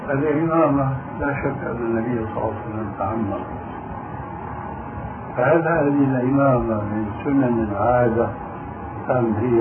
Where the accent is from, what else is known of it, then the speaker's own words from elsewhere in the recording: Syria; المقصود عندنا في سوريا مثلا يسمونه الشاروخ